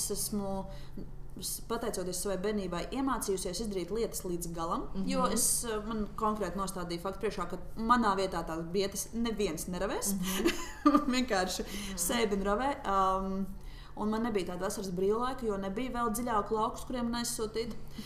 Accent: Zvejniekciems, Saulkrasti Municipality, Latvia; Es esmu no Zvejniekciem. Es autrus tur lauku teritoriju Zvejniekciem. Bet man lauku, daudz lauku.

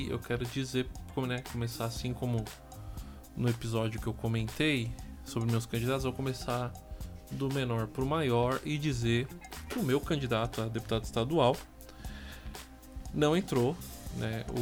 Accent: São Paulo, Brazil; eu sou um paulista, nascido e criado aqui em São Paulo

